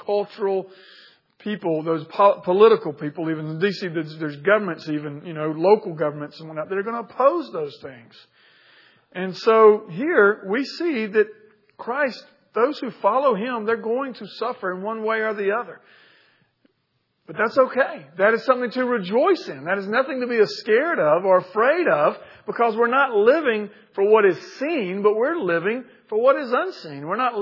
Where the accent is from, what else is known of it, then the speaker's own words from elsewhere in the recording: Milledgeville, Georgia, United States; And I used to read passages like this in my hometown of Milledgeville